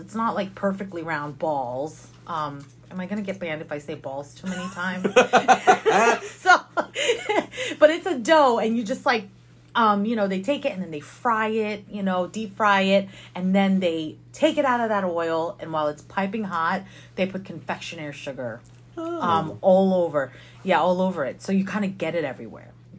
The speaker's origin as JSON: {"language": "English", "country": "Philippines", "tie": "born or raised there", "said": "growing up in the Philippines without my parents"}